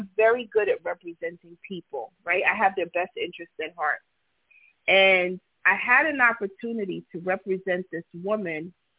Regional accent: New Jersey, United States; You know, I'm a chick from Jersey

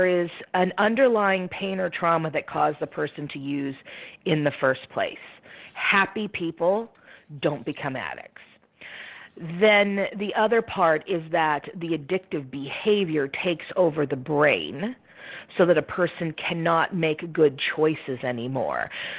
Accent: Fresno, California, United States; So I was born in Fresno, California, which is the heart of the San Joaquin Valley, and my parents were farmers. So I grew up outside of the city, in the isolation of the farm.

